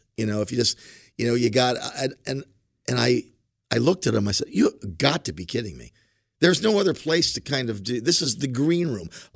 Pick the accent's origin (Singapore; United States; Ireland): Ireland; But I'm Irish, and this when I get mad, sometimes that burner stays on.